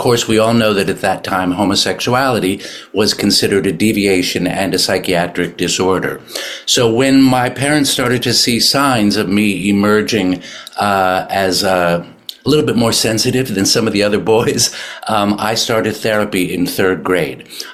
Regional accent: Manhattan, New York, United States; I grew up here in Manhattan on the Upper East Side.

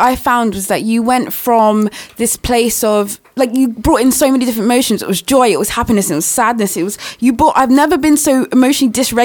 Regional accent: London, United Kingdom; I'm from London, you know, I mean, got to be hardcore.

